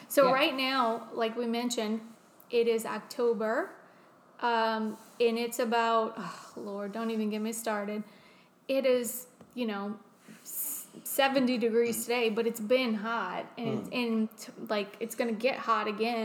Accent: Louisiana, United States; I always thought growing up in Louisiana, it's our state bird too.

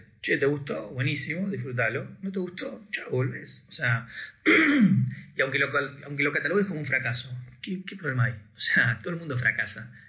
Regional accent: Adrogué, Buenos Aires Province, Argentina; yo soy de Adrogué y de Temperley, en el conurbano, en el tercer cordón, y para mí bajar de mi casa eran casas, árboles, adoquines

